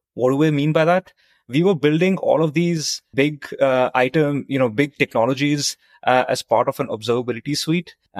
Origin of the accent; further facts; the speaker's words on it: New Delhi, Delhi, India; moved away as an adult; also born or lived in London / New York; now in Bay Area, United States; So I grew up in New Delhi, India. That's where I spent my childhood. That's where I went to university.